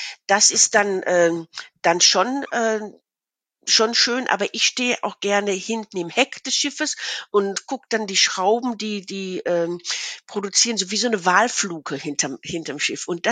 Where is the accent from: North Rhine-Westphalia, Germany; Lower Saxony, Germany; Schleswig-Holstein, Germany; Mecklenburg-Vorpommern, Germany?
North Rhine-Westphalia, Germany; lebe ja nicht an der Küste hier im Münsterland, ist ja schön Inland und was ich nie früher und also von aufgewachsen bin ich im Ruhrgebiet